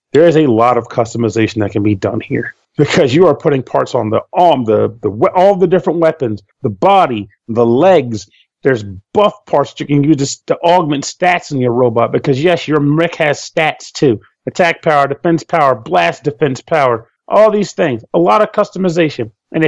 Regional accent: Florida, United States; I came from Florida to Shittown, USA, home of the firebug.

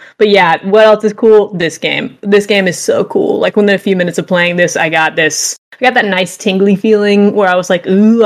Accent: Florida, United States; I may be mispronouncing that. I am from Florida.

